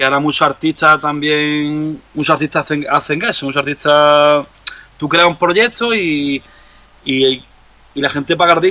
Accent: Linares, Andalusia, Spain; now in Málaga, Spain; porque yo soy de Linares y vivo en Málaga hace muchos años.

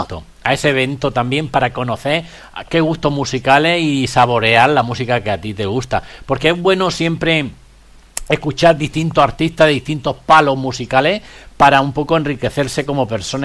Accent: Andalusia, Spain; como soy andaluza

